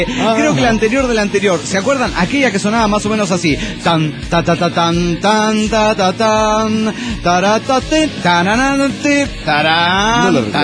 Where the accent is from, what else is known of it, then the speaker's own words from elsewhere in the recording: Zapopan, Jalisco, Mexico; de Zapopan, Jalisco, México.